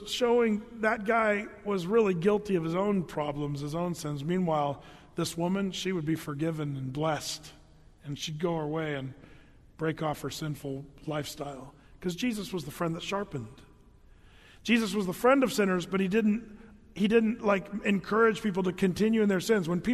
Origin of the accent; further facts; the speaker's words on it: Grants Pass, Oregon, United States; where I grew up in Grants Pass, there's kind of a redneck thing, and I like rednecks. I grew up with rednecks